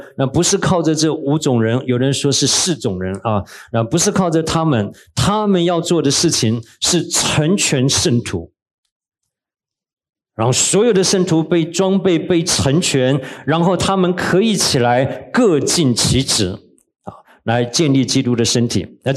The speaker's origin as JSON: {"language": "Chinese", "country": "Taiwan", "tie": "born or raised there", "said": "我们在台湾长大的，从小台湾的少棒队就是好几次拿了世界冠军"}